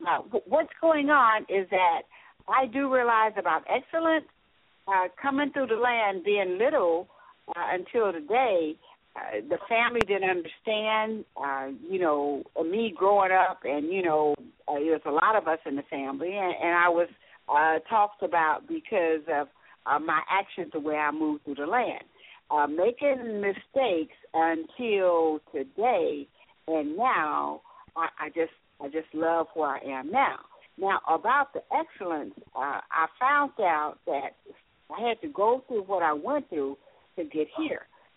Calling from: Texas, United States; I'm calling from Texas.

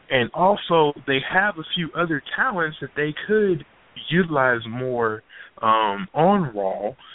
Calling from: Houston, Texas, United States; calling out of Houston.

